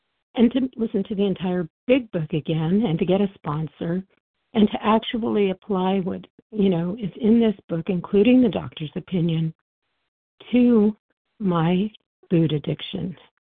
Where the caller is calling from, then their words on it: New Mexico, United States; I'm calling from New Mexico.